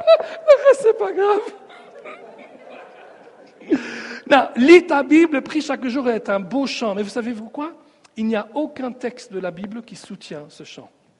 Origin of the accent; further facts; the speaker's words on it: Sicily, Italy; Moi, je viens de la Sicile, hein, attention. Hein. On est plein de couteaux en Sicile, hein.